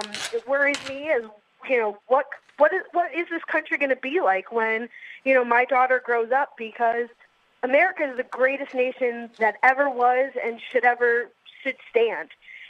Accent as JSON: {"language": "English", "region": "New York", "country": "United States", "tie": "born or raised there", "said": "I'm a Hispanic American. I'm born and raised in New York."}